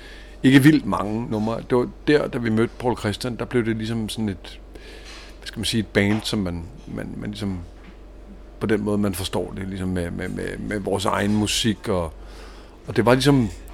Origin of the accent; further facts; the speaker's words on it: Copenhagen, Capital Region of Denmark, Denmark; Men det meste af min barndom har været i Vanløse, og det er sådan set også der, hvor at musikken i mig er opstået.